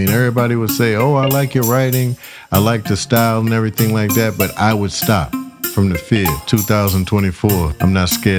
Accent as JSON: {"language": "English", "region": "Southern United States", "country": "United States", "lives_now": "New York, United States", "said": "coming from the South into a big city like New York, there was a different language I had to learn."}